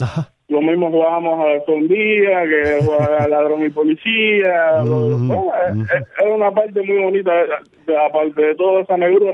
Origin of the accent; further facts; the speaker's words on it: Camajuaní, Villa Clara, Cuba; also born or lived in Ranchuelo; Yo soy natural de Ranchuelo, pero desde muy pequeño, desde 6 meses, vivo aquí en Camajuaní.